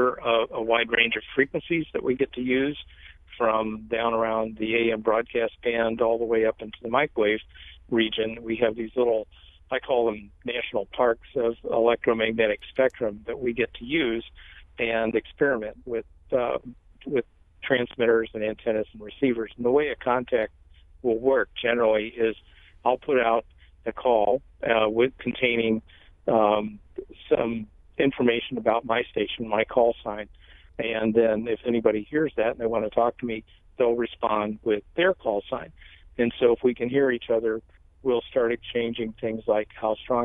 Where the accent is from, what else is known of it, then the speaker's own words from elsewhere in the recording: St. Charles, Missouri, United States; I'm amateur radio operator … I'm from St. Charles, Missouri.